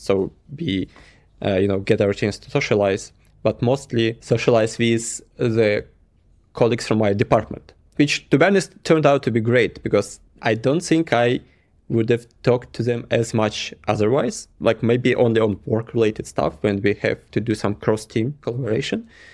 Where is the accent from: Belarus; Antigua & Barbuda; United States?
Belarus; first language Russian; English is a second language; moved away; because before in Belarus, like my first language is Russian. So I had to change the language, had to change the work environment, had to change the country.